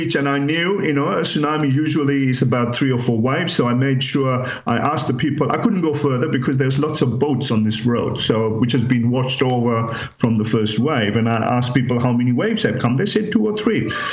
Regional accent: Sri Lanka; Well, I'm from Sri Lankan heritage. I grew up in Sri Lanka.

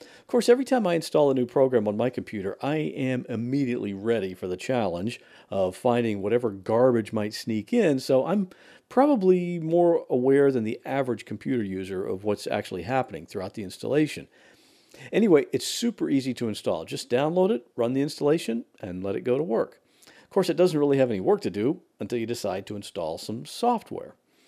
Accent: Ohio, United States; born there; I was born in Ohio, and in the town where we lived, I was the first baby born that year.

